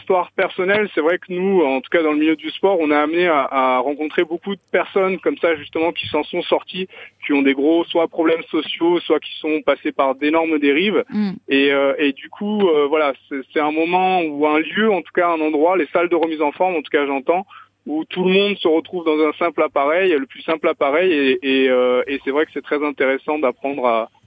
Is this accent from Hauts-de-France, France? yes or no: no; Auvergne-Rhône-Alpes, France; moi, si vous voulez, à la base, je suis de Savoie.